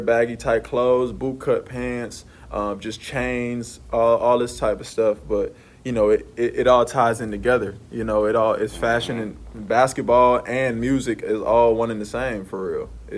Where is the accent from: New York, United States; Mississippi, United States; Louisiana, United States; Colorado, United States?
Louisiana, United States; New Orleans; Man, I'm from New Orleans. So, you know, New Orleans has a culture about it that's smooth, jazz, French-esque.